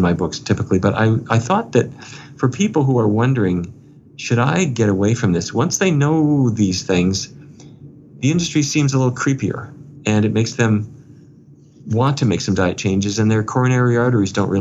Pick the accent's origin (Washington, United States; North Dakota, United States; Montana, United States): North Dakota, United States; Fargo; When I was growing up in Fargo, North Dakota, every day was roast beef, baked potatoes, and corn